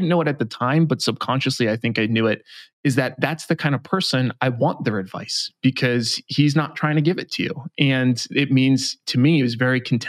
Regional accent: New York, United States; So I grew up in New York. So I had a single mom and alcoholic father.

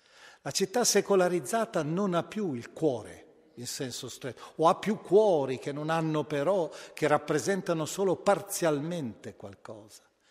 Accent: Milan, Lombardy, Italy; io penso alla mia città d'origine, Milano

